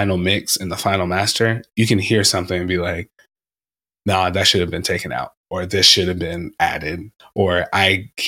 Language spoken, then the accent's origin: English; Georgia, United States; I'm from Georgia. And again, to your point, yeah, I'm born in 99. How would I know? growing up in Georgia